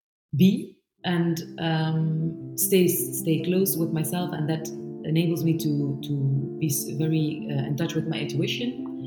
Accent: Belgium; because I was born and raised in Belgium. I actually always felt Belgian, and I was really never feeling different.

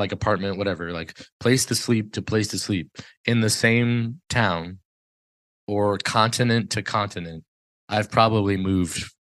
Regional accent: Detroit, Michigan, United States; born there; So I was born in Detroit. So like, I'm not originally from Connecticut.

